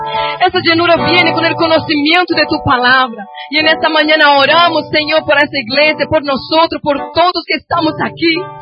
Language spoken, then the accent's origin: Spanish; Brazil; Nosotros somos de Brasil, y en Brasil a veces